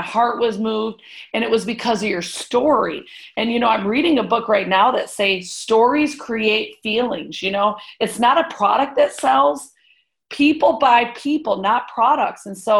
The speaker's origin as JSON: {"language": "English", "region": "Michigan", "country": "United States", "tie": "born or raised there", "lives_now": "Florida, United States", "said": "And, you know, I'm living in Florida now. I grew up in Michigan and I just moved to Florida"}